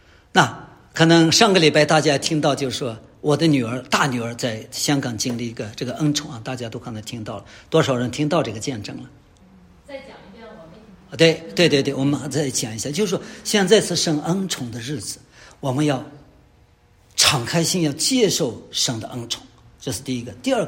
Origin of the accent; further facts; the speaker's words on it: China; 当然我们中国人努力是正常的应该的